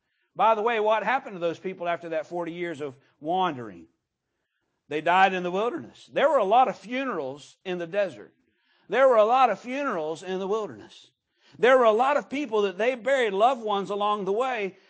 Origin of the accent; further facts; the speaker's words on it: United States; And the reason that I, as an American, support that.